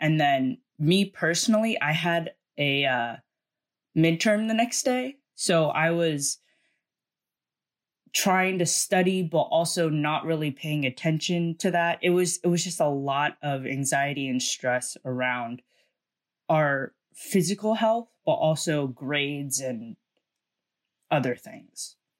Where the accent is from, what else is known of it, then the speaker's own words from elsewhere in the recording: Virginia, United States; and I'm from Virginia.